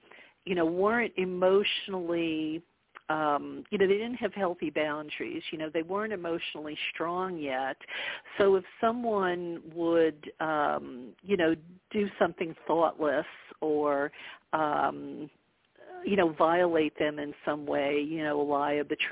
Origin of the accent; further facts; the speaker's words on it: the South, United States; look, I grew up in the South.